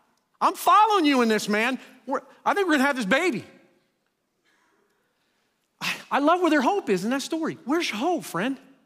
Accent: Pennsylvania, United States; And I'm not from Iowa, by the way. I'm from Pennsylvania.

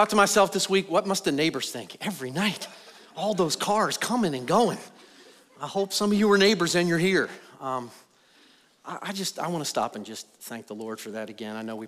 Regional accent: Hermitage, Pennsylvania, United States; And I'm from a small town in western Pennsylvania named Hermitage, Pennsylvania.

